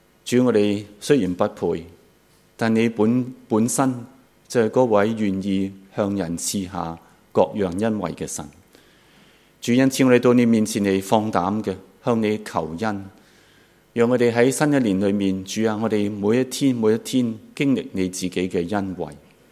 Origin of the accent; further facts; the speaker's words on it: China; 所以在我们中国人的农历年的时候，我们真的可以来到去感谢神，祂会赐恩典。